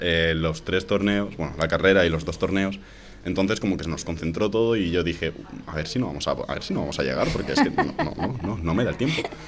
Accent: Elche, Valencian Community, Spain; Sí, es que soy de Elche.

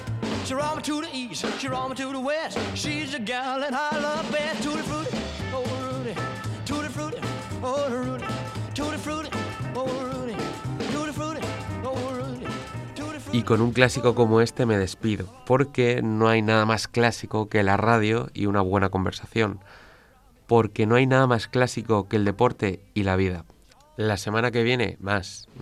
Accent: Alicante, Valencian Community, Spain; Bueno, yo soy una persona de aquí, Alicante, que siempre ha estado muy vinculada al deporte.

